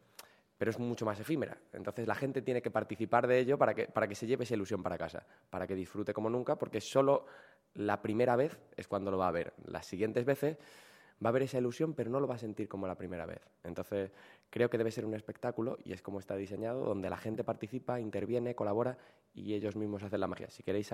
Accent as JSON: {"language": "Spanish", "region": "Extremadura", "country": "Spain", "tie": "born there", "said": "es un placer volver a mi tierra, volver a la provincia donde nací, volver a Cáceres"}